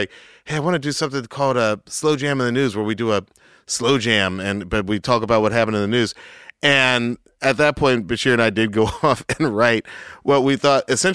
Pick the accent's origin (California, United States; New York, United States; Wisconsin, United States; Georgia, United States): Georgia, United States; Atlanta; So, you know, that man got out there and performed to the Super Bowl, which is crazy for Atlanta. My hometown.